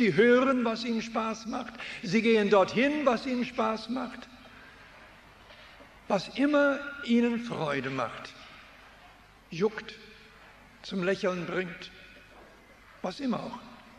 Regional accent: Switzerland; accent: Swiss German; now in Canada; Ich komme aus der Schweiz, heute aus Kanada, aber ich spreche immer noch manchmal Schweizerisch. Dort sagt man parkiert.

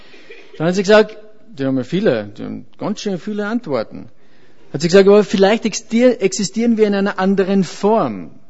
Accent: Austria; Gerade vor 2 Monaten hatte ich eine Skitourenwoche bei uns zu Hause in Österreich.

